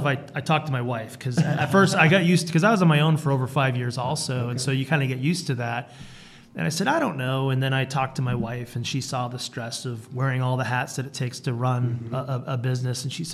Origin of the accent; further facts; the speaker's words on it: Rhode Island, United States; So I'm originally from Rhode Island